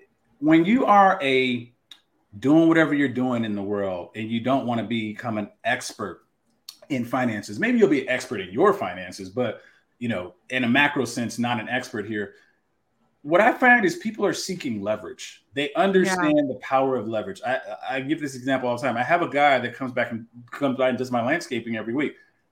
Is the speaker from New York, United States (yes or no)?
no; Texas, United States; we want to help people in Texas. That's my home state.